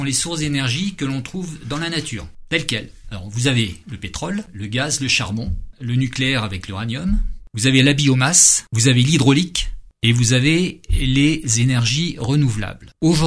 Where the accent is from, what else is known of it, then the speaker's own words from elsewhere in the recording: Rambouillet, Île-de-France, France; moi je suis rambouillitain de souche, hein. Je suis né à Rambouillet, j'ai vécu avec mes parents pendant toute leur vie, j'habitais rue Pasteur, j'ai fait toute ma scolarité au lycée de Rambouillet